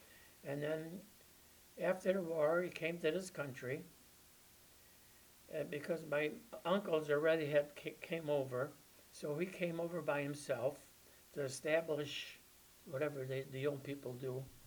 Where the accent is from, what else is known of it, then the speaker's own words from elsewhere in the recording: Chicago, Illinois, United States; English is a second language; And I grew up on the near north side, and I went to school in the area, and I grew up in Chicago, and I spent 1 year in Oak Park living with my brother.